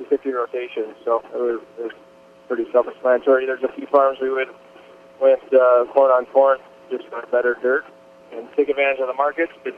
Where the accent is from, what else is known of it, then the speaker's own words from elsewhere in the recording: West Union, Iowa, United States; We're from West Union, Iowa, which is northeast Iowa. My dad and I farm together in our family farm.